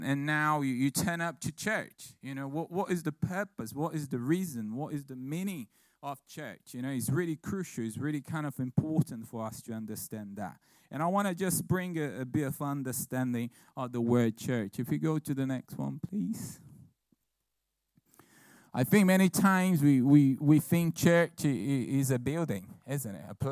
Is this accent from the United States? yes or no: no; Brazil; I remember as a kid, kind of growing up in Brazil